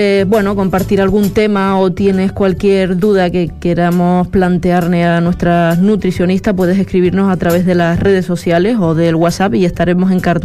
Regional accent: Lajares, Canary Islands, Spain; nos vamos a mi pueblo, a Las Ares

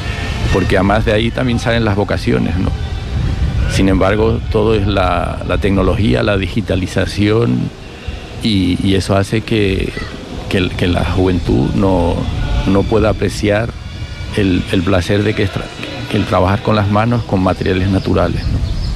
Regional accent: Barcelona, Catalonia, Spain; Yo cuando era chiquito, que vivía en Barcelona

